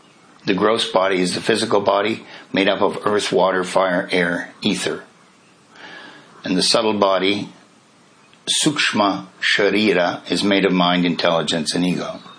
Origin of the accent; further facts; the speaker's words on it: Canada; born there; I'm a man, and I was born in Canada, in my case.